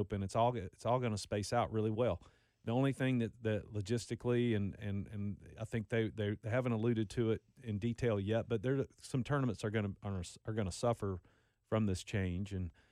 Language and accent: English; United States; I'm one that even being an American, I feel like it's somewhat unfair that three of the major championships are on U.S. soil.